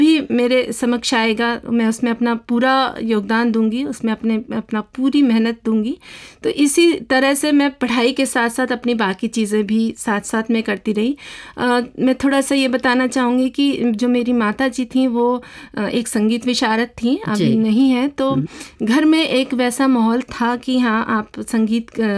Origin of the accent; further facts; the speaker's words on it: Lucknow, Uttar Pradesh, India; मेरी जो शिक्षा है वो मैं लखनऊ से आती हूँ